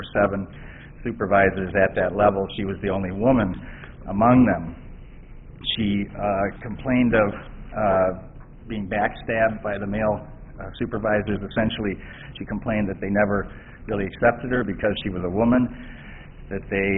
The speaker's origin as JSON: {"language": "English", "town": "Madison", "region": "Wisconsin", "country": "United States", "said": "May it please the court … from Madison, Wisconsin, appearing on behalf of the plaintiff in this case"}